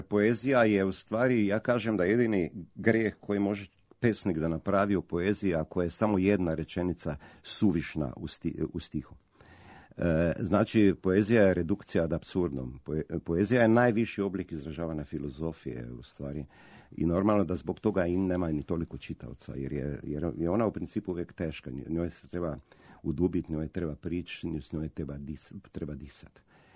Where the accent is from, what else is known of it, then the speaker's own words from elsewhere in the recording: Slovenia; accent: Slovenian; Serbian is a second language; imam taj slovenački akcenat koji se pojavlja, ja se ispričavam, izvinavam slušalcima za